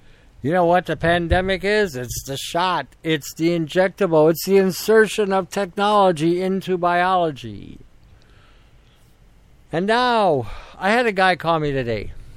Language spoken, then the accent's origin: English; Canada; because I'm living in Canada and I am Canadian